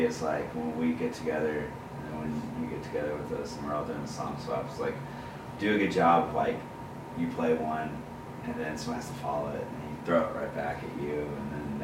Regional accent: Lubbock, Texas, United States; I'm originally from Lubbock, and when I was starting out, we have a bar up there

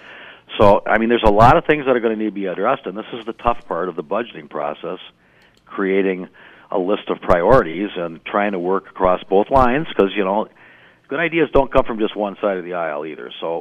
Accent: Racine, Wisconsin, United States; I'm proud that I come from Racine, and we got the best water in the country.

